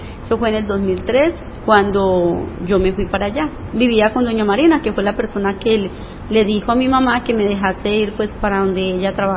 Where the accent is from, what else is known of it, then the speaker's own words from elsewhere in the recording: Granada, Meta, Colombia; also born or lived in Vistahermosa; Vistahermosa, Meta, el lugar de nacimiento mío, pero pues me crié en Granada, Meta.